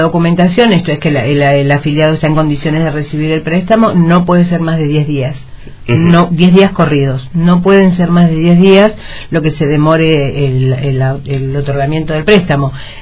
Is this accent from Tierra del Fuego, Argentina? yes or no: yes; Río Grande, Tierra del Fuego, Argentina; para mí, que soy de Río Grande, la he realizado en cada uno de esos lugares donde me ha tocado participar con niveles de responsabilidad.